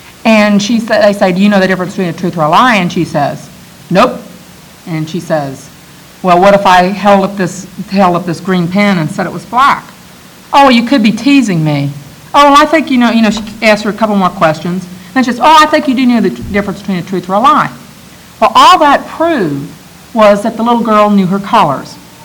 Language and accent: English; Texas, United States; also born or lived in Alabama; I am from Texas originally, and I did spend 7 years in Alabama. And so that I have been here for 6 years, and it hasn't gone away, so I don't think it will.